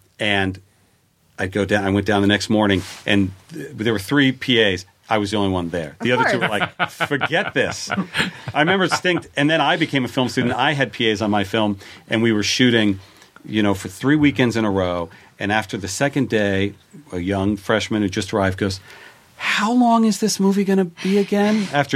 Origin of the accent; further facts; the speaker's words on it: New Jersey, United States; moved away as an adult; now in Los Angeles, United States; Growing up in New Jersey, I had come to L.A. maybe once or twice. Gone to Disneyland, gone to Universal Studios.